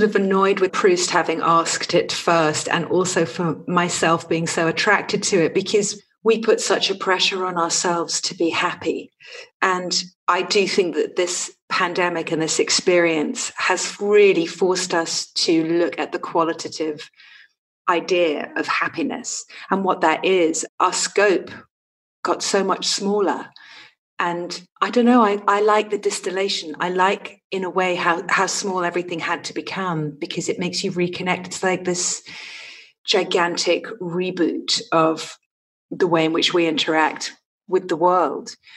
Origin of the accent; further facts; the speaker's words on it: England, United Kingdom; now in California, United States; We're both English transplants in California, and there is no one better to explore the wonder and opportunity of America with, while also being nostalgic for the rain and a proper cup of tea.